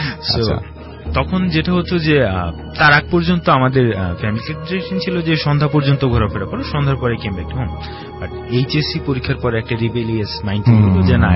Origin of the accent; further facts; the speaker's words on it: Tangail, Dhaka Division, Bangladesh; ঘটনার শুরুর আগে বলি, আমার বেড়ে ওঠা হচ্ছে টাঙ্গাইল শহরে, টাঙ্গাইলে। সো একটা মফস্বল শহরে বড় হওয়ার ফলে আমি শহরে এবং গ্রামীণ দুটো জীবনের টেস্টই পেয়েছি